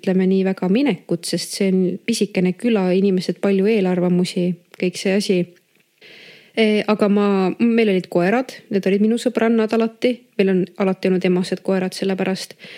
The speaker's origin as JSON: {"language": "Estonian", "town": "Luua", "region": "Jõgeva County", "country": "Estonia", "tie": "born or raised there", "said": "Ma olen Luualt, see on Jõgeva maakonnas. Võibolla paljud teavad seda küla selle järgi, et seal on tänini tegutsev metsanduskool, Minu vanemad seal tutvusid ja sinna ma pere rajasid."}